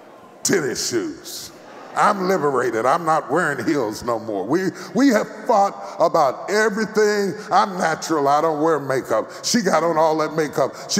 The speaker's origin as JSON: {"language": "English", "region": "the South", "country": "United States", "said": "I'm a Southerner. I only eat Southern cooking."}